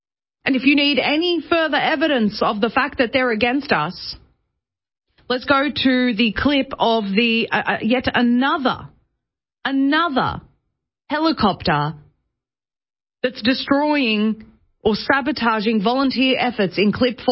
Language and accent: English; Australia; and I'll tell you, as an Australian, I know that people in Australia are very interested in this situation